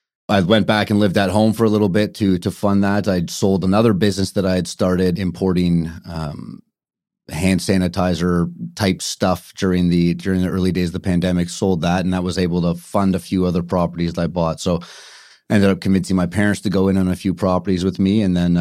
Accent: Vancouver, British Columbia, Canada; I'm born and raised in Vancouver.

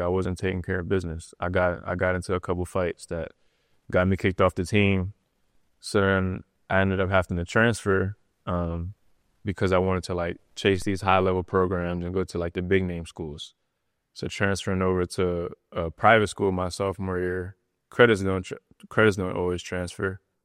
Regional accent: Trenton, New Jersey, United States; Like, when I was just a kid, I mean, growing up in Trenton, I couldn't really afford, like, a nice court.

